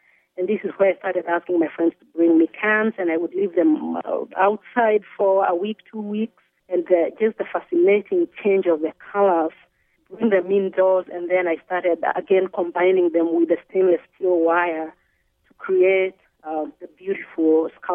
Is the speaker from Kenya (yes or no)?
yes; Kenya; also born or lived in South Texas; now in United States; So when I'm growing up in Kenya, I see the string. When I move to South Texas, I see the performance of the folklorico dance.